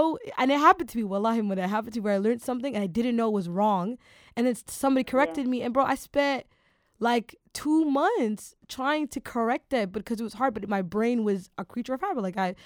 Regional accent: Toronto, Ontario, Canada; our next listener is from all the way Toronto, my hometown

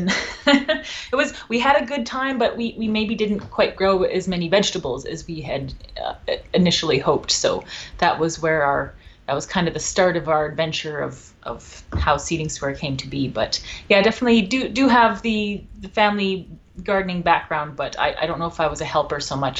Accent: Alberta, Canada; Actually, I grew up in Alberta, and my mom always had a vegetable garden when I was a kid.

